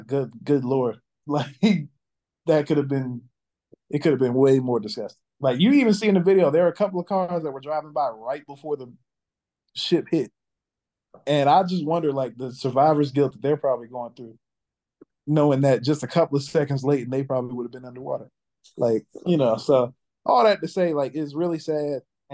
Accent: Maryland, United States; I'm from Maryland, went to college in Baltimore, so Baltimore is like a second home to me.

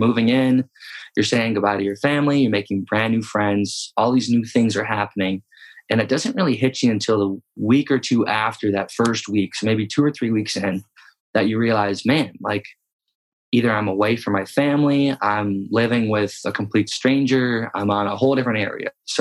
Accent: St. Louis Park, Minnesota, United States; I chose to go to Lake Forest College in Northern Illinois, which from my hometown of St. Louis Park, Minnesota, it's about 400 miles.

